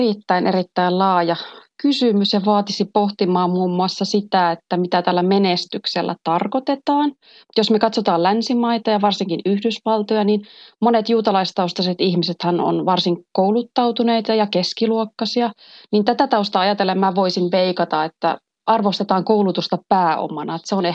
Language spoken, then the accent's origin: Finnish; North Ostrobothnia, Finland; Periaatteessa olen kotoisin tietenkin tältä Suomen Bible Beltiltä, eli Pohjois-Pohjanmaalta